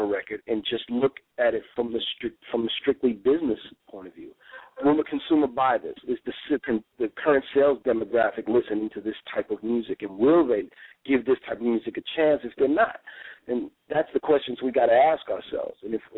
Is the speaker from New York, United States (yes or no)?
yes; New York, United States; me being a New Yorker, I'm like, Jersey, I'll kick rocks. I went on the run, head back to New York